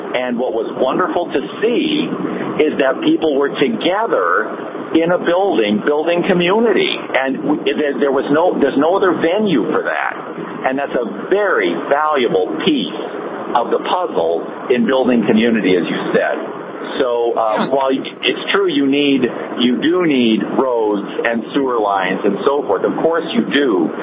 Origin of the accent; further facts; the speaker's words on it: Williston, North Dakota, United States; Yes, actually, I'm from Williston. now, but I'm on the road on my way to Minneapolis.